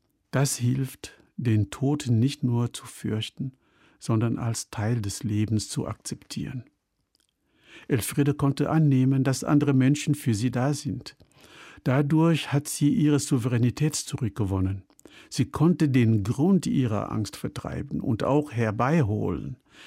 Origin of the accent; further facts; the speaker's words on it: Cameroon; wie es Titacha, der alte weise Mann in dem Dorf meiner Kindheit in Kamerun, gesagt hat.